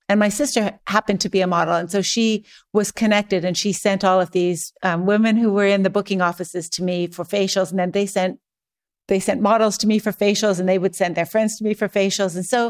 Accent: Saskatchewan, Canada; also born or lived in Alberta; I'm a Canadian. I grew up mostly in Saskatchewan and Alberta. Saskatchewan is like the prairies, you know, there's sort of nothing there except for farmhouses and a couple of small cities.

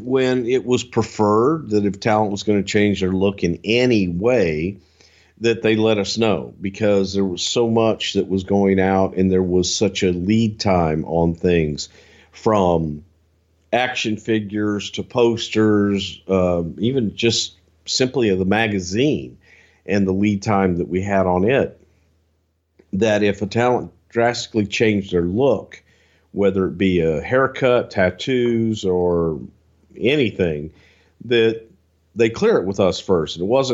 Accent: the South, United States; I'm from the South, man. We have manners.

